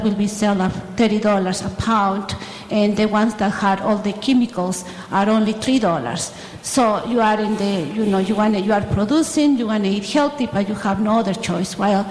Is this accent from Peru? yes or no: yes; Peru; English is a second language; now in United States; I am originally from Peru.